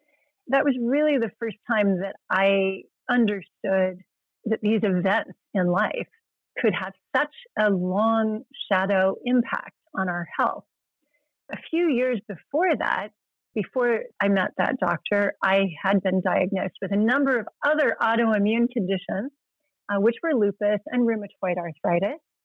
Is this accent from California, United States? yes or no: yes; California, United States; I grew up in California and an only child.